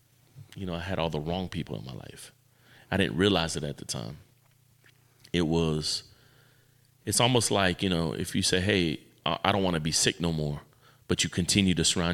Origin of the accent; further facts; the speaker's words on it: Miami, Florida, United States; And so I was a knucklehead growing up in Miami, Florida, did every drug on the planet.